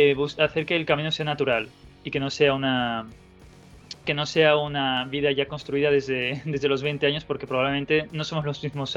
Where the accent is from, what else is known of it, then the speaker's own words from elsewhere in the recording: Cerdanyola del Vallès, Catalonia, Spain; que se hace en mi pueblo, en Sardañola del Vallès.